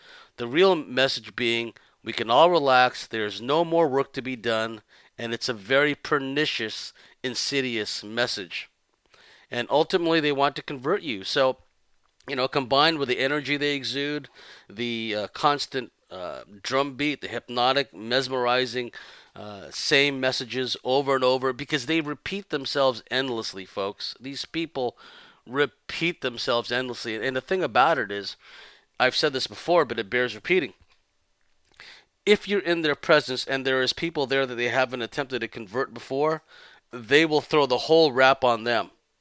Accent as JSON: {"language": "English", "region": "California", "country": "United States", "tie": "born or raised there", "said": "When I grew up essentially in the Southern California scene, which was a cosmic zoo, I might add, right?"}